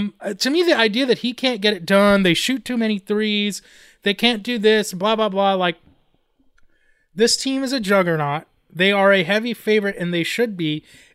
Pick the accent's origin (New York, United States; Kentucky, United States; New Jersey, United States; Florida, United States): Florida, United States; It's no secret that I grew up in South Florida.